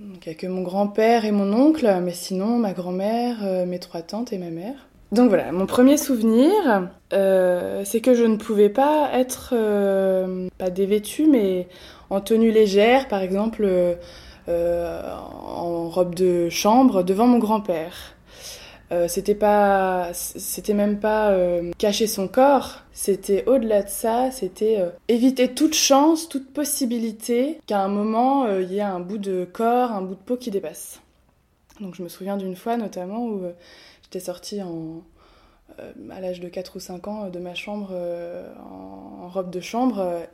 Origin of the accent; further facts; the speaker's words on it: France; j'ai 26 ans. Je suis psychologue et je suis une femme, une jeune femme française. J'ai grandi en France. Ma maman est née au Maroc. Et elle est arrivée en France dans les années 70 avec sa famille.